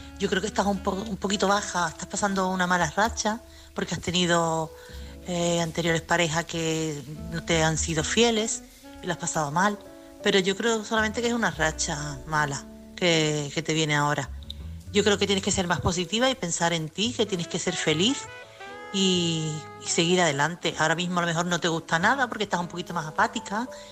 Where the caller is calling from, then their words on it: Chiclana, Andalusia, Spain; corresponsal de Chiclana.